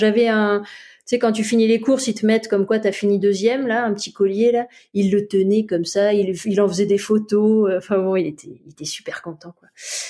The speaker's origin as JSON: {"language": "French", "country": "France", "tie": "born or raised there", "said": "Alors après, ouais, j'ai grandi en France, hein, donc c'est délicat."}